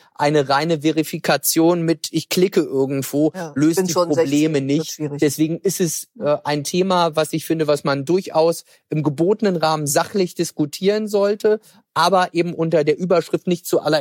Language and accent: German; Mecklenburg-Vorpommern, Germany; Ich habe ja auch in meiner Heimat den Wahlkreis und nicht in Westdeutschland.